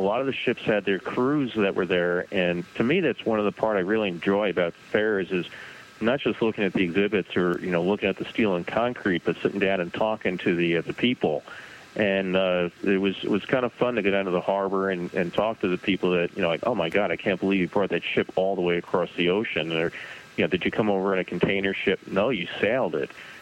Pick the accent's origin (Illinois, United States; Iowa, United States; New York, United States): New York, United States; Brooklyn; Yeah, I grew up in Brooklyn, so I wasn't far from the fair site at all. And then I moved out to Long Island, and we kept watching the fair being built.